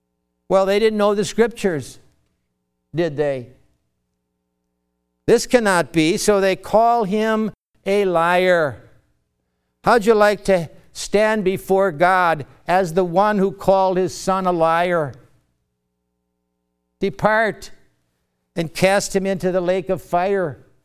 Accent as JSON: {"language": "English", "town": "Chicago", "region": "Illinois", "country": "United States", "tie": "born there", "said": "I was told that I was born on Whipple Street in Chicago."}